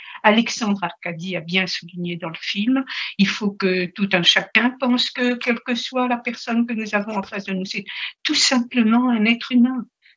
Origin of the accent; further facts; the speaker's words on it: Morocco; je suis née au Maroc et j'ai passé ma jeunesse au Maroc